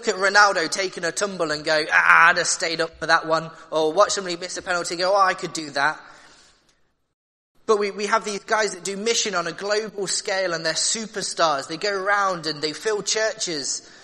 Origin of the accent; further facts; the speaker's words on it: Nottingham, East Midlands, United Kingdom; I grew up in Nottingham, so football is sort of the sport that you come up with.